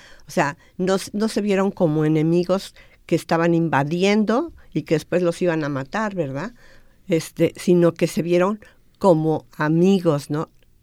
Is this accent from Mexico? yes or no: yes; Mexico; yo soy de México